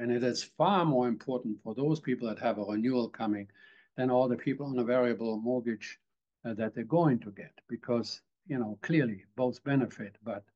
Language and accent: English; Germany; Even places like Germany, my home country, has a terrible world economic disasters probably pending.